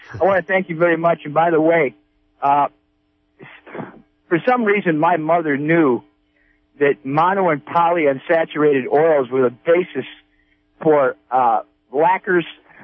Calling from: Piercy, California, United States; also born or lived in Humboldt County; Yes, I'm from Piercy, from Mendocino County.

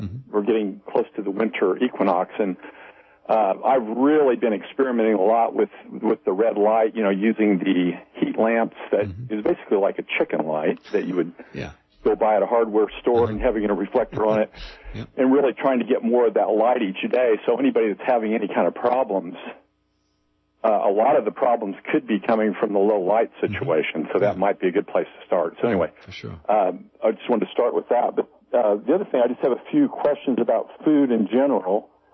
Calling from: Missouri, United States; from Missouri.

